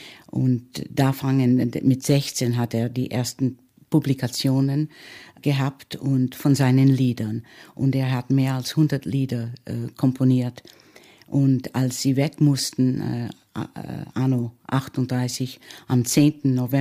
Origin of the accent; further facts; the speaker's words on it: Los Angeles, California, United States; also born or lived in New York; ich bin in New York geboren und da habe ich keine Erinnerungen. Erst in Los Angeles als Zweijährige oder noch älter habe ich beginnen die Erinnerungen